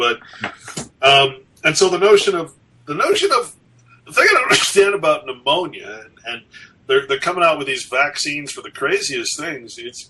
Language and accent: English; Sacramento, California, United States; I grew up in Sacramento.